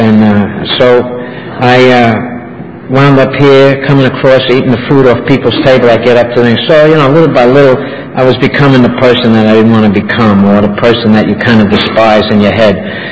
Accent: New York, United States; like when I was growing up in New York, I had, well, they might have been illegal aspirations, but they were aspirations anyway.

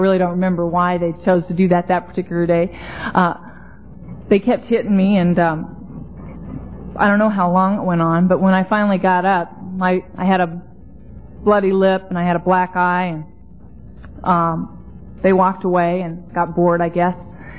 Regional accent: Los Angeles, California, United States; I grew up in Venice, and that's a beach town out in Los Angeles.

